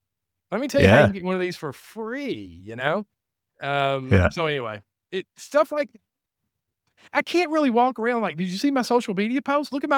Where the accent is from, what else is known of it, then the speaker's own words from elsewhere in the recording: Tennessee, United States; I'm a redneck from Tennessee, dude.